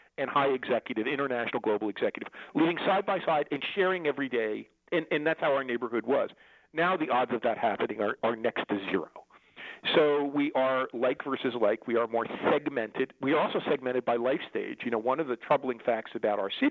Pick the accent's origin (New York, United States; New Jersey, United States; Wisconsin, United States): New Jersey, United States; Newark; also born or lived in North Arlington, United States; You know, when I grew up in Newark, New Jersey, and even in my working class suburb, this perfect example. My whole extended family lived in Newark, but when we moved to North Arlington, this is kind of in the heart of Sopranos country